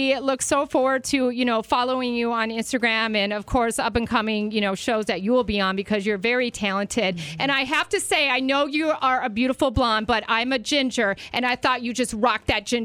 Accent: Scottsdale, Arizona, United States; born there; I was born in Scottsdale. So I remember looking at my mom. She always had beautiful turquoise jewelry on.

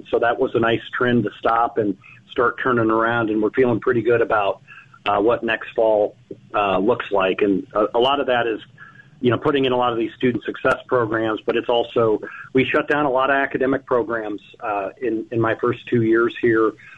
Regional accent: Iowa, United States; also born or lived in Kansas; so I grew up in Iowa, then I was down in Kansas for about 25 years or so

